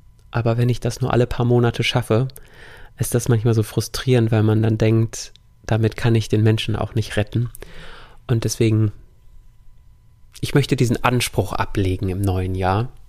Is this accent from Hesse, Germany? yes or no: no; North Rhine-Westphalia, Germany